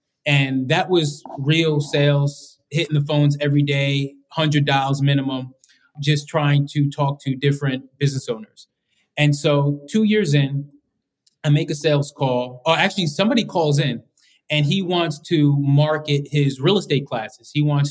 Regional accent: Long Island, New York, United States; moved away as an adult; I grew up in Long Island, New York. And so I came down to D.C. To attend Howard University.

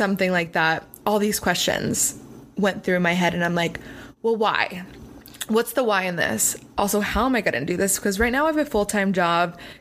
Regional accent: Pennsylvania, United States; I'm not from LA. I'm from Pennsylvania.

